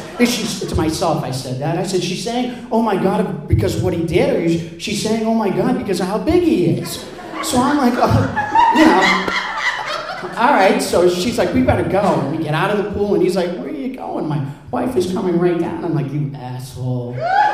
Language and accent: English; Boston, Massachusetts, United States; because she's from New York and I'm from Boston originally, and we meet in Newport.